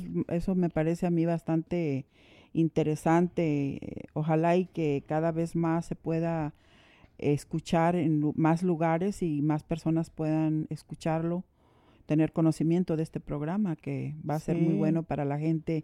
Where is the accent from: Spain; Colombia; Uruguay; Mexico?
Mexico; San Luis Potosí; Pues yo soy originaria de San Luis Potosí.